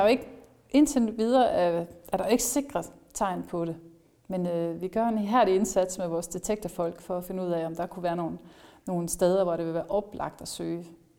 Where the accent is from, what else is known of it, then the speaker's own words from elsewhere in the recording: Jelling, Region of Southern Denmark, Denmark; Nå, jeg er fra Jelling, ja.